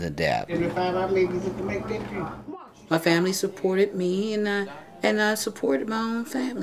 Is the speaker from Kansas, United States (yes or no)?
yes; Wichita, Kansas, United States; I'm from Wichita, Kansas.